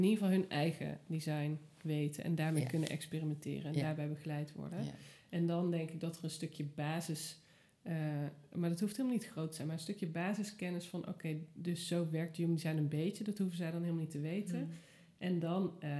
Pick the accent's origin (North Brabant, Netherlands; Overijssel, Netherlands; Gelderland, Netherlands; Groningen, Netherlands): North Brabant, Netherlands; Tilburg; ik kom zelf uit Tilburg, dus dat, ik zat in een groep Brabant